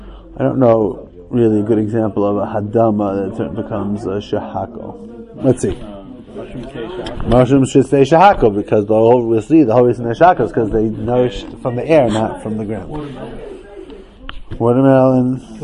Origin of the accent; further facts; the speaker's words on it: Hillcrest, New York, United States; So I grew up in Hillcrest on 168th Street between 75th and 76th.